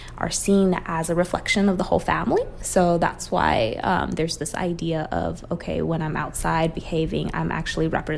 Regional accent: Taiwan; I'm from Taiwan.

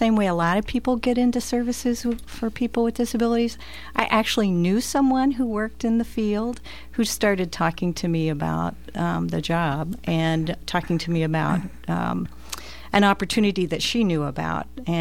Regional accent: Bedford, Indiana, United States; Well, I'm a local person. Actually, I'm from Bedford and just came here actually in 1985.

